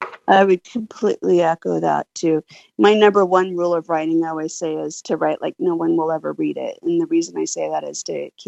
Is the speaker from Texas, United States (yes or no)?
no; Colorado, United States; So, I grew up in Colorado, but kids never have been, so that's what we're doing.